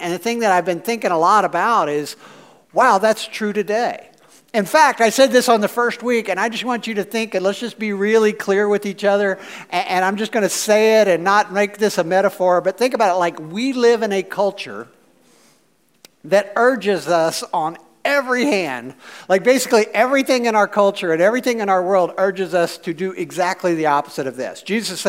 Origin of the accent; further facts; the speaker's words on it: Missouri, United States; I was like, we should get a mobile home. I'm from Missouri. It seemed like a good idea.